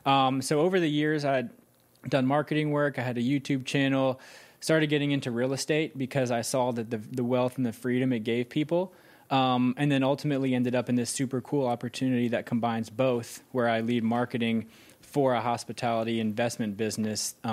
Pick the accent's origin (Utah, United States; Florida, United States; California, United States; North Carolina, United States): North Carolina, United States; so I'm from North Carolina